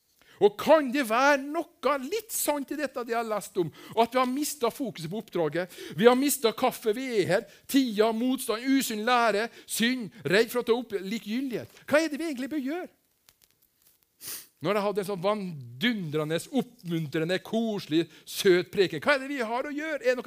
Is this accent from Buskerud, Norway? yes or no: no; Kristiansund, Møre og Romsdal, Norway; Jeg kommer fra Kristiansund.